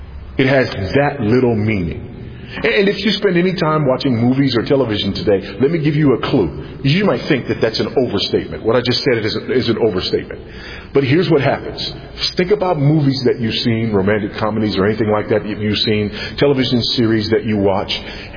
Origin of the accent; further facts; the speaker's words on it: United States; So I'm not saying that it's controversial from the standpoint of me as an American living in another context.